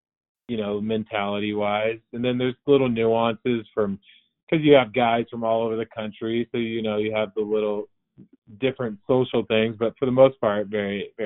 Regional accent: Oregon, United States; Yeah. Yep, we're both from Oregon.

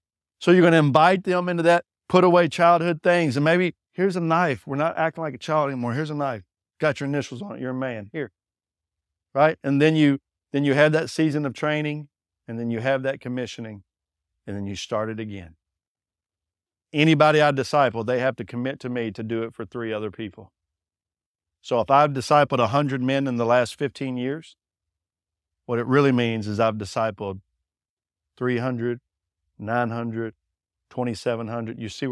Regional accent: Texas, United States; I'm from Texas. You got to be careful drawing things, bro.

